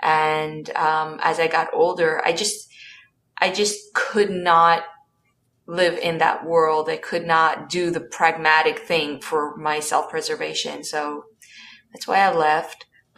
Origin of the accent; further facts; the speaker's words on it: Kiryas Joel, New York, United States; I grew up in a very insular community.